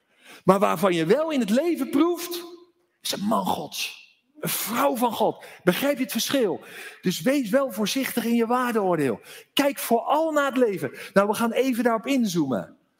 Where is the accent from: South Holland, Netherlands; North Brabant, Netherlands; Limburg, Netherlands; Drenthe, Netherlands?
South Holland, Netherlands; Ik ben opgegroeid in het Westland, in de glastuinbouw.